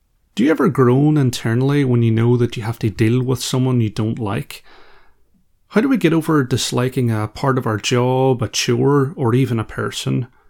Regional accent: Ireland; beyond my powers as an Irishman with a mindfulness podcast

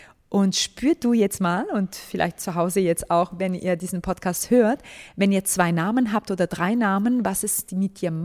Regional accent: Romania; also das heißt, ich bin aus Rumänien, gar nicht irgendwie Schweizerin oder Deutsche, wie man meint oftmals

